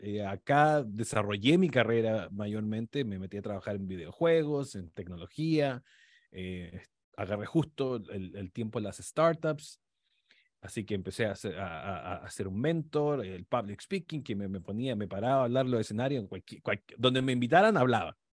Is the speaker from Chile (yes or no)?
yes; Chile; moved away as an adult; soy chileno, pero yo a los 20 años, cuando terminé de estudiar cine, me fui de Chile